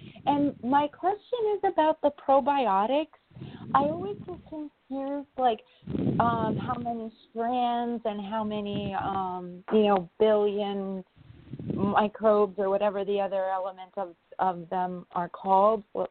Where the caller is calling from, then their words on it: New York, United States; I'm calling in from New York.